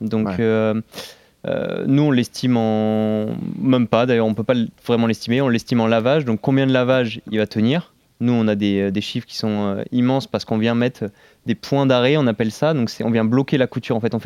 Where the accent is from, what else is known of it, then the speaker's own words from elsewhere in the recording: Bordeaux, Nouvelle-Aquitaine, France; Nous, on est de Bordeaux.